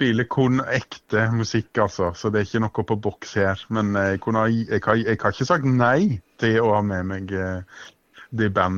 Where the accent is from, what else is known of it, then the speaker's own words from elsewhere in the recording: Agder, Norway; skal spille hjemme i Setesdal og Kristiansand og Stange